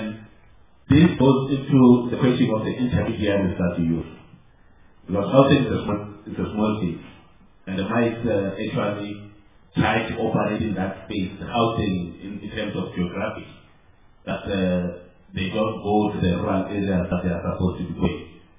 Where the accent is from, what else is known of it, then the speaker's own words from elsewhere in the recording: Bogota, Bogotá Capital District, Colombia; I'm from Bogota.